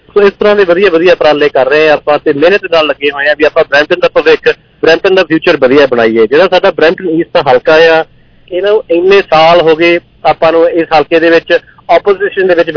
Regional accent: Canada; ਮੈਂ ਜੀ ਪੰਜਾਬ ਤੋਂ ਨਹੀਂ ਹੈਗਾ, ਮੈਂ ਇੱਥੇ ਕੈਨੇਡਾ ਦਾ ਹੀ

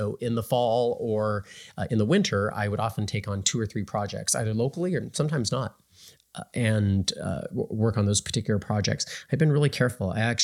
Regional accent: Santa Cruz, California, United States; I grew up in Santa Cruz in Monterey in California.

